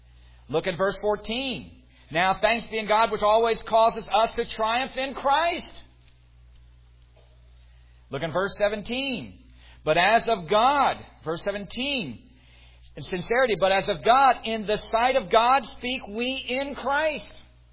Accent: New Orleans, Louisiana, United States; born there; I was born in the Southern Baptist Hospital in New Orleans. See, I was born a Baptist.

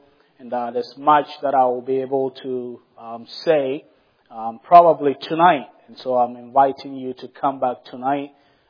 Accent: Ghana; moved away as an adult; now in United States; I am from Ghana, West Africa. I was born and bred there, that most and probably much of my education there until I came over about a couple of years ago to do my master's degree

